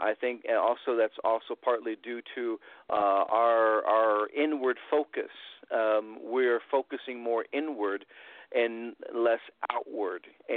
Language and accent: English; Muncie, Indiana, United States; And I grew up in Indiana, in Muncie, Indiana, actually.